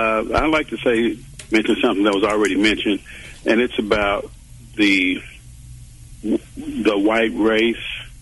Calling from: Kansas City, Kansas, United States; I'm calling from Kansas City, Kansas.

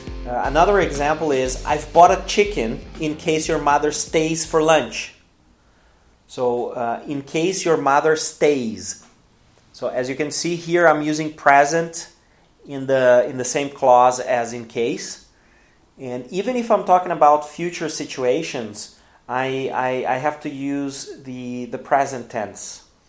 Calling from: Porto Alegre, Rio Grande do Sul, Brazil; English is a second language

